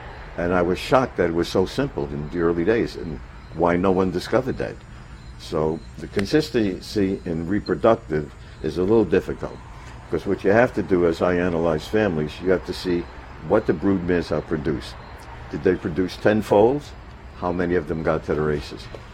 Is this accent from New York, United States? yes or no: yes; Coney Island, New York, United States; as a young person growing up in Coney Island and during the war, I first saw horses that came through the streets.